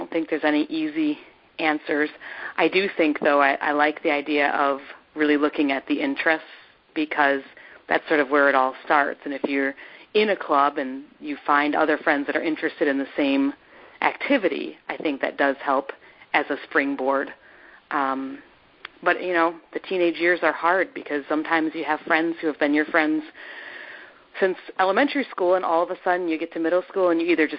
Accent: Wisconsin, United States; Sheila Koenig grew up in my home state of Wisconsin.

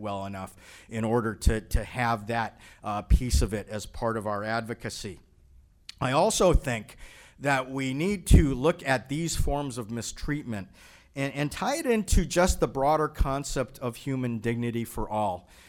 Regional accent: Massachusetts, United States; In my home state of Massachusetts, we have had this bill in with the state legislature

